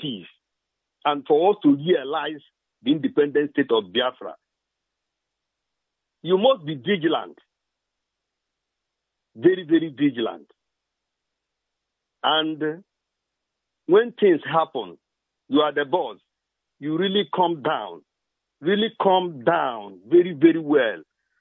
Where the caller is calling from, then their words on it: Trondheim, Trøndelag, Norway; I'm calling from Trondheim in Norway, the coordinator of Trondheim in Norway.